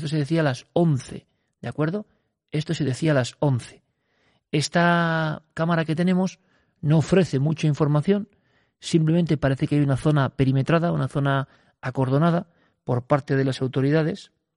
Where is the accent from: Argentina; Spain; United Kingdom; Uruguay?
Spain; Basque Country; born there; Imaginaos yo, que nací en el País Vasco